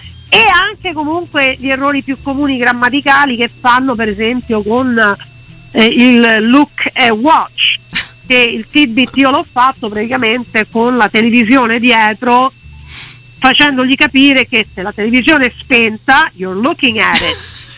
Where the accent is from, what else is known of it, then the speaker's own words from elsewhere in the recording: Rome, Lazio, Italy; sono nata e cresciuta a Campodefiori